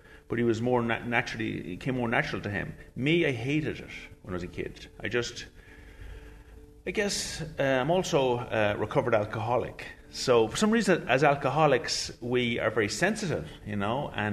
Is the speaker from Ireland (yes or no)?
yes; Enfield, Ireland; moved away as an adult; now in New York, United States; in the early 80s, my sister Rosalind and I moved to New York. And I came from Enfield to Brooklyn, so it was quite a change, quite a shock.